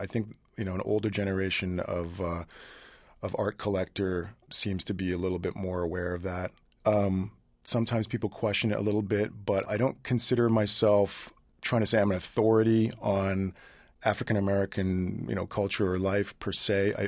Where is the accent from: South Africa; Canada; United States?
Canada; growing up in Canada, there was there wasn't really a lot to do because the winters were long.